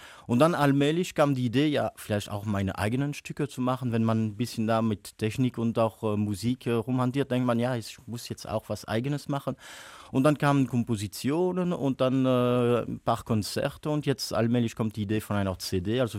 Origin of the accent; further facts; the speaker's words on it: Büllingen, Wallonia, Belgium; now in Liège, Belgium; Ich stamme ja auch aus der DG, ich bin aus Büllingen und irgendwie ist das dann auch, ja, ich wohne in Lüttich, arbeite in Brüssel